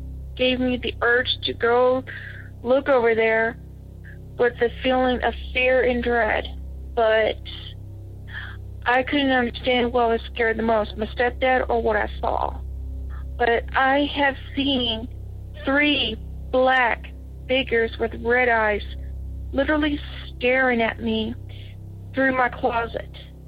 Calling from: Batesville, Arkansas, United States; I'm calling from Batesville, Arkansas.

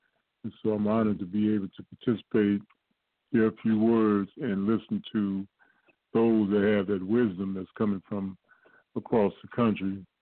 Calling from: Los Angeles, California, United States; I'm calling from Los Angeles area.

